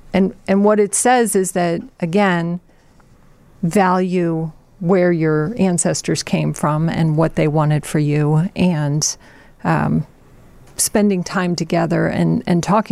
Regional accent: St. Louis, Missouri, United States; born or raised there

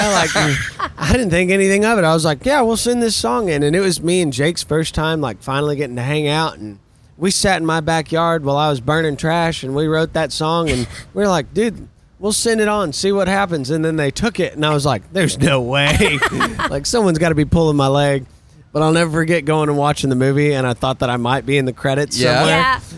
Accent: Stillwater, Oklahoma, United States; my hometown, Stillwater, Oklahoma, is the home of Red Dirt.

